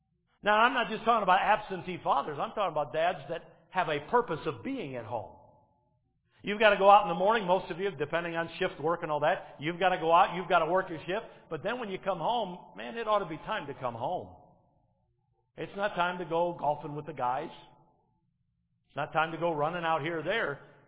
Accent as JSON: {"language": "English", "town": "Detroit", "region": "Michigan", "country": "United States", "tie": "born or raised there", "said": "I remember when I was growing up in Detroit, the news came on at 11 o'clock at night."}